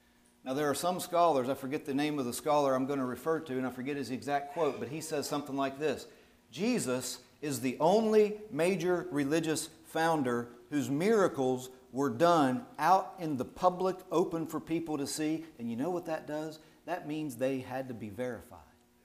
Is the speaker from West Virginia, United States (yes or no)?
yes; Moundsville, West Virginia, United States; When I grew up here in Moundsville, my dad was a pretty smart fella.